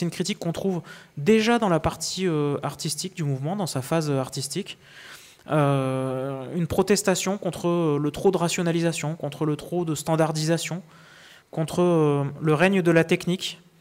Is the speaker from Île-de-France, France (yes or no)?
no; Montpellier, Occitanie, France; Puisque je viens de Montpellier, j'en profite pour glisser cette anecdote.